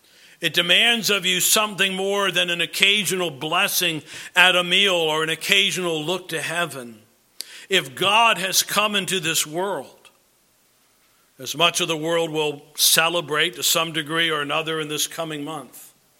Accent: Kentucky, United States; because I said, hey, you know, I'm from Kentucky.

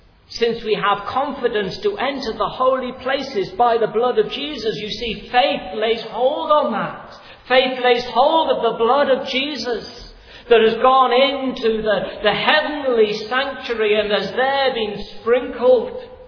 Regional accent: Wales, United Kingdom; where I grew up in Wales, there was about that much sand on the seashore.

